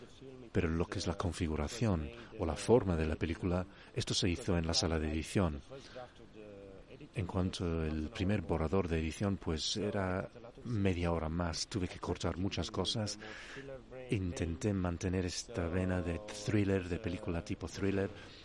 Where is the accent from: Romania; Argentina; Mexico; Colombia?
Romania; Spanish is a second language; Vengo de una cultura quizás menos desarrollada. Vengo de Rumanía.